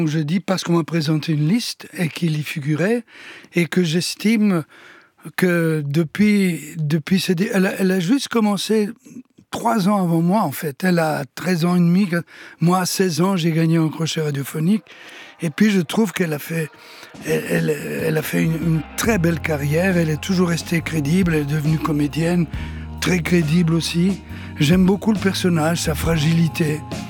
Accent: Belgium; Et aujourd'hui, j'ajoute aussi, parce que je suis de Belgique.

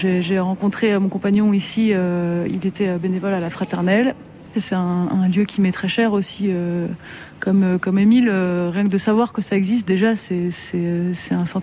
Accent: Auvergne-Rhône-Alpes, France; Non, je ne suis pas originaire de Saint-Claude. Je suis originaire de Haute-Savoie. C'est pas très loin

